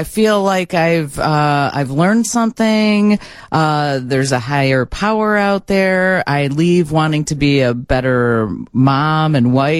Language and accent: English; Brookfield, Illinois, United States; But it just seemed in our neck of the woods when I was growing up. I grew up in Brookfield, but the Riverside Catholics were partiers and great looking.